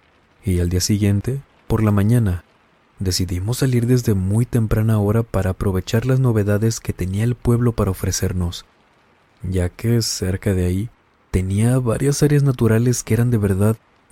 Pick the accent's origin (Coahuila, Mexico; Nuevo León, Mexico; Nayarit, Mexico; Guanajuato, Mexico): Nuevo León, Mexico; Escobedo; nuestra ciudad, Monterrey, Nuevo León, aunque yo soy del municipio de Escobedo.